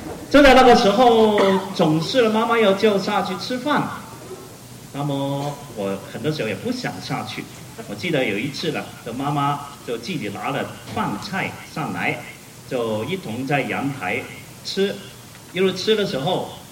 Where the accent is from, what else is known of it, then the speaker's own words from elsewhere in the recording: Hong Kong; 我们刚刚在香港就好像避过了这个苦难，但是我们都是在那种苦难的旁边来长大。